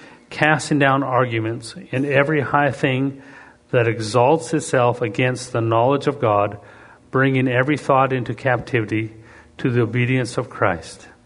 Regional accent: Canada; Being Canadian

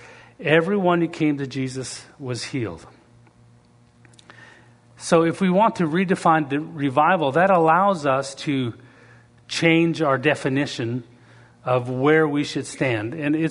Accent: Canada; We have, being Canadian, I can tell you that Canadians love to get together as a group and accomplish things.

